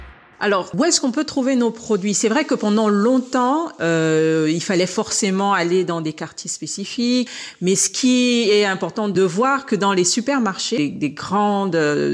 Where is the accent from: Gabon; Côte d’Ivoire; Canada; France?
Gabon; moi, je suis du Gabon